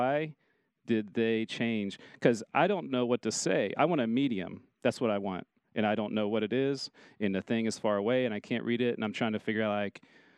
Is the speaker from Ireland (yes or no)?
no; Ohio, United States; now in Wichita, United States; I love Wichita. I grew up in Ohio, moved here, and I really love Wichita.